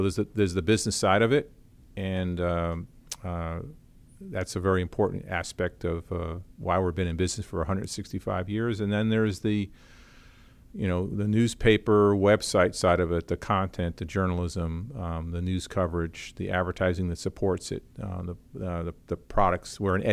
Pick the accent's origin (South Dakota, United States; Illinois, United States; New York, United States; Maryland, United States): New York, United States; Yorktown Heights; I'm from the Westchester County, New York area, suburb of New York.